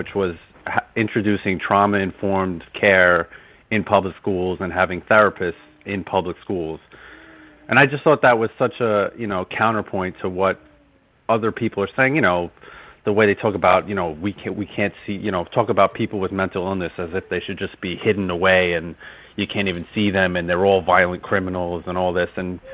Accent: New York City, New York, United States; I'm a New Yorker, I grew up, you know, when it was really bad in New York City

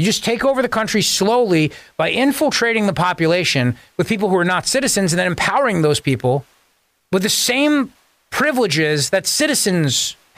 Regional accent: New Jersey, United States; You know, I grew up in Jersey. My dad was a cop.

